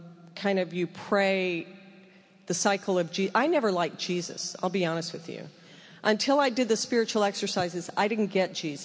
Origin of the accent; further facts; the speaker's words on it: United States; And I was like, well, I'm an American.